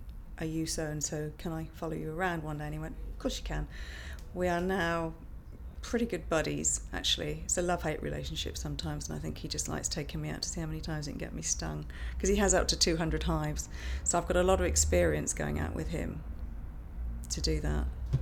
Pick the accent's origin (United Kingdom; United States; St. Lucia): United Kingdom; Shotley, East of England; I come from Shotley, which is a village outside Ipswich in Suffolk.